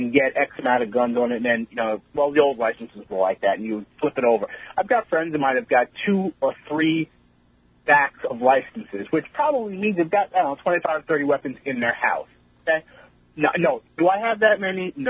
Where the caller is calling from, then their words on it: Stony Brook, New York, United States; I'm from Stony Brook, actually.